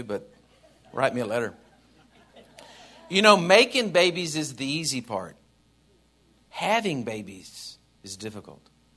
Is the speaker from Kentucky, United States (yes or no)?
no; Texas, United States; I'm from Texas. Everything's always bigger.